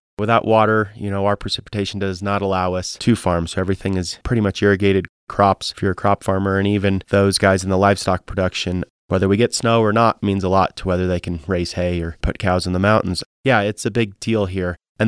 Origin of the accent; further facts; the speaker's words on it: Missouri, United States; moved away; I'm from the Midwest, from the Missouri ITs, Missouri, and came out west to go to Colorado State University and met my wife, who's a native of the Valley, and came down to the Valley.